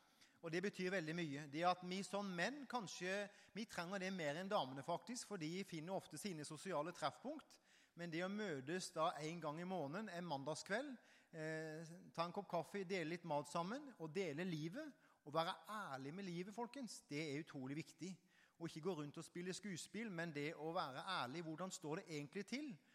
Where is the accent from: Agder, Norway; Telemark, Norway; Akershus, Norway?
Agder, Norway; Hisøya; så jeg kommer jeg jo fra Hisøya. Jeg har jo bodd der i oppveksten og født oppvokst der.